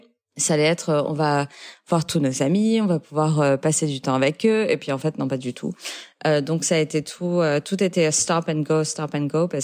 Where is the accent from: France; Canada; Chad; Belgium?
France; moved away as an adult; now in New York, United States; j'habite à New York depuis un peu plus d'1 an. Et j'ai grandi en France